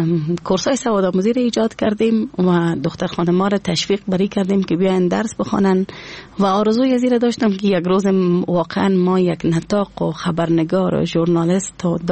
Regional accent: Afghanistan; ما میتونم بگویم که از افغانستان هستم

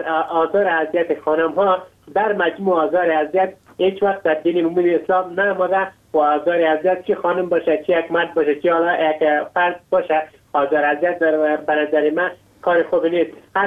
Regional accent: Logar, Afghanistan; من یک افغان هستم از ولایت لوگر،

